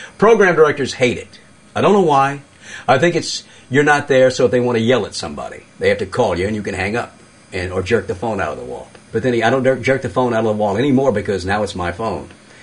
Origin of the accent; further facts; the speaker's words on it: Mississippi, United States; remember, I'm from Mississippi.